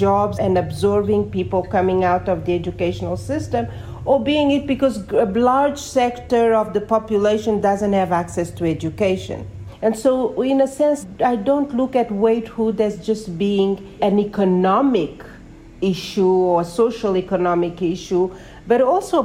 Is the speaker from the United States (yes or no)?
no; Mozambique; now in United Kingdom; I am originally from Mozambique as well.